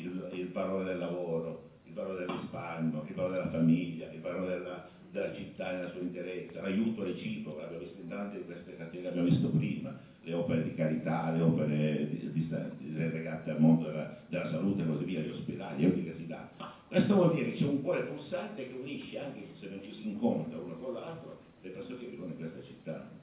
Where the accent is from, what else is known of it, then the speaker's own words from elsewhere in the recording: Calabria, Italy; io sono un calabrese, rappresentato qui dal Varesotto